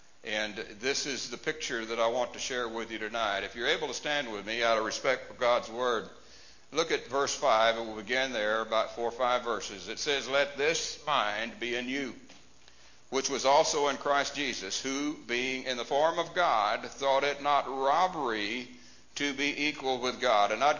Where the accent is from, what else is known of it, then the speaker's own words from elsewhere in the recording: Dallas, Texas, United States; born there; also born or lived in Southern California; I was born in Dallas, but wasn't raised in Dallas.